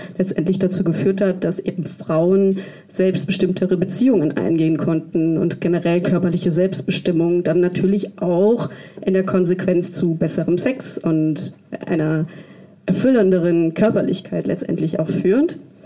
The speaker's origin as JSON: {"language": "German", "region": "West Germany", "country": "Germany", "tie": "born or raised there", "said": "meine Großeltern waren BäuerInnen in Kurdistan und ich bin in Westdeutschland aufgewachsen."}